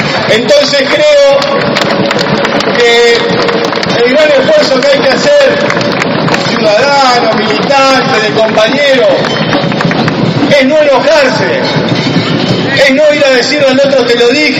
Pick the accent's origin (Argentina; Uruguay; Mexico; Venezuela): Argentina; 40 millones de seres humanos, que aparte somos argentinos